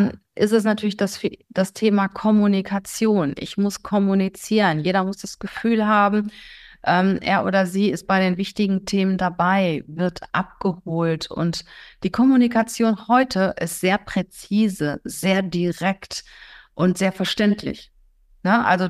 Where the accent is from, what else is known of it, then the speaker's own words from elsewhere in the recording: Cologne, North Rhine-Westphalia, Germany; Ich bin ja Kölnerin